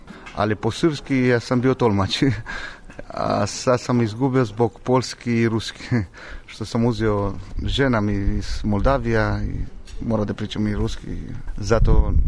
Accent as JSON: {"language": "Serbian", "town": "Timișoara", "region": "Timiș County", "country": "Romania", "second_language": "Serbian", "moved": "as an adult", "lives_now": "Denmark", "said": "iz Rumuniju, iz Timišvar. Ja radim 20 godina ovdje u Dansku. Radio sam u Jugoslaviju par godina, u Pančevu, u Beograd. Učio sam srpski"}